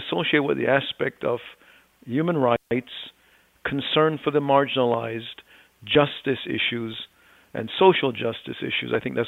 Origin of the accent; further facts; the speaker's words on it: Jamaica; born there; because I was born in Jamaica and it was colonized by the British